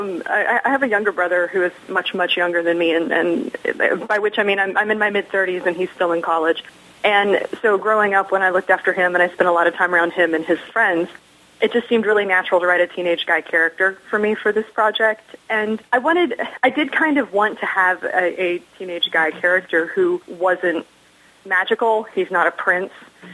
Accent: Florida, United States; also born or lived in Tennessee, United States; now in Seattle, United States; I actually moved there from Tennessee. And I'm from Florida originally

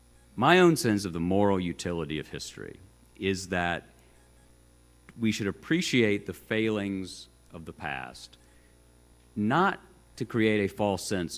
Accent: Chattanooga, Tennessee, United States; the American South. My native region, I grew up in Chattanooga.

